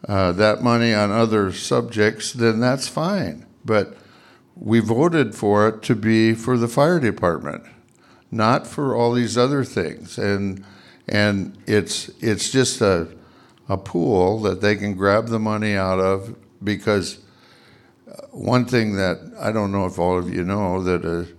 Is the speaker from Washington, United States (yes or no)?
yes; Seattle, Washington, United States; I grew up in Seattle and I was a Democrat and involved with the Democrats when I moved here